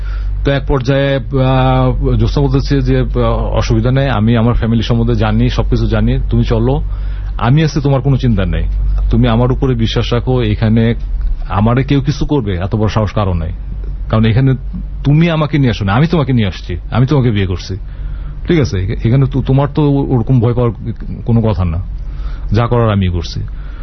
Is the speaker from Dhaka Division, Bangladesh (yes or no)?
yes; Dhaka, Dhaka Division, Bangladesh; born there; আমি জন্মাইছি ঢাকা শহরে